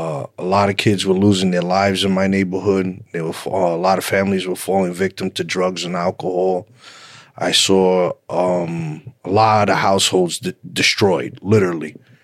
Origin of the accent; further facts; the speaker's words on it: Brooklyn, New York, United States; also born or lived in Bronx; I was born in the Bronx, and my mother and father separated. I moved to Brooklyn with my mother, And it was a really bad time in New York. I grew up in Brooklyn in the 80s.